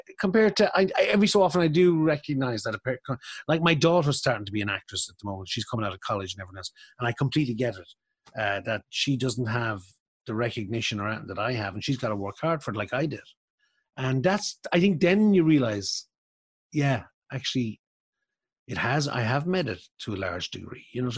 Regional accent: Thurles, Munster, Ireland; I grew up in Thurles on Kickham Street

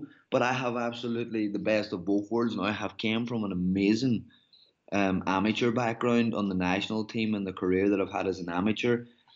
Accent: Ireland; I'm an Irish man. I'm a very down-to-earth guy.

